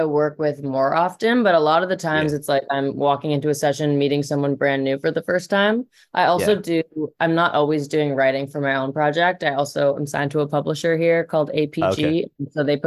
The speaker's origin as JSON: {"language": "English", "town": "Toronto", "region": "Ontario", "country": "Canada", "lives_now": "Los Angeles, United States", "said": "I'm from Toronto, but I live in LA now."}